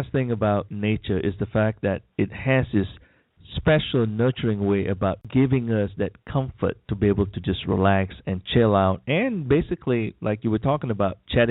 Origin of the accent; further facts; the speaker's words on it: Malaysia; It reminded me of growing up in Malaysia, where we truly have all the multi-denominational religion in Malaysia.